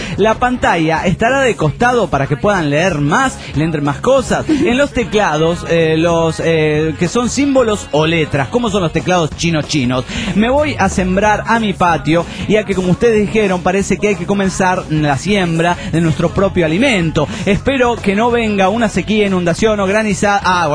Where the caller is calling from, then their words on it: Cochabamba, Bolivia; Hola, soy … de Cochabamba, Bolivia.